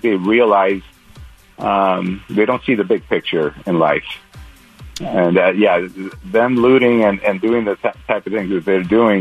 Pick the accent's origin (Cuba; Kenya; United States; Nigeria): Cuba; I'm originally from Cuba, and I don't take anything for granted in this country.